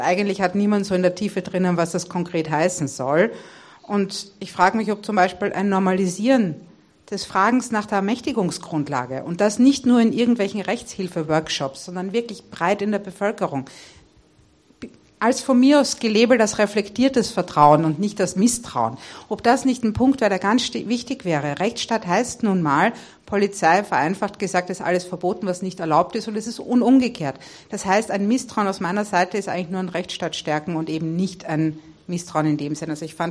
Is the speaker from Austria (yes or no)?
yes; Vienna, Austria; Ich komme aus Wien, wo noch Tierbabys gerettet werden.